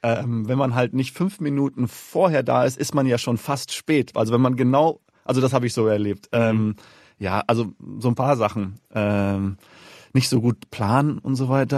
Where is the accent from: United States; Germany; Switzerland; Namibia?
Namibia; In Namibia war die sowieso nie ganz so stark wie in Südafrika. Also ich habe wirklich von der Apartheid nichts mitbekommen.